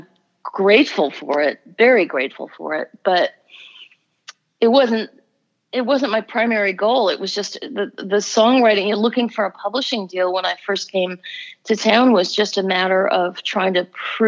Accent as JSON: {"language": "English", "region": "New York", "country": "United States", "tie": "born or raised there", "said": "I mean, I grew up in New York"}